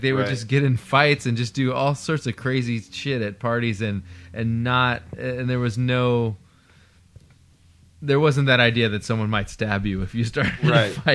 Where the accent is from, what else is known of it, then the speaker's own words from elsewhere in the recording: California, United States; also born or lived in San Diego; growing up in Fresno County